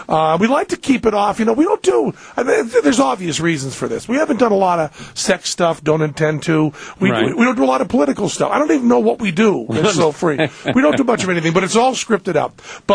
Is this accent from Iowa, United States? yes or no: no; Greenfield, Massachusetts, United States; I'm from Western Massachusetts, as goyim as you can get, just a small town, you know, a dead factory town named Greenfield in Massachusetts, right near Amherst there.